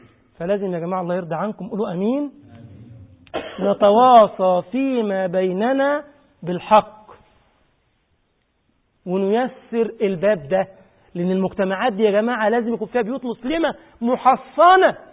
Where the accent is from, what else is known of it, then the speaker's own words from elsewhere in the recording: Egypt; يعني انا مثلا مصري